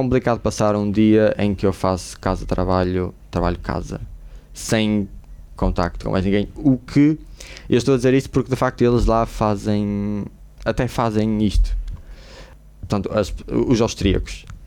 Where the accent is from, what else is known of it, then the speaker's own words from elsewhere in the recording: Portugal; eu sou uma pessoa que vim de Portugal